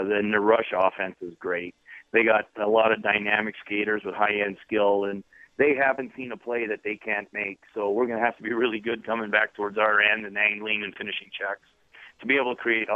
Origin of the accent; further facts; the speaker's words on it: Canada; I cried too as a Canadian living in Montreal.